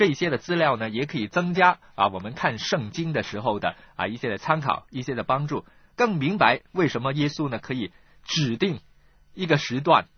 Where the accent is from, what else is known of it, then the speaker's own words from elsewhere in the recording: China; 有点呢像我们中国人的晚上打更的这种的安排。